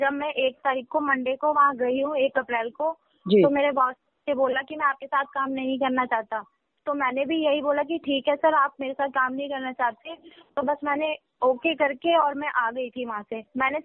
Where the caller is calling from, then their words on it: Dwarka, Delhi, India; Sector 19 गोला dairy से बात कर रही हूँ।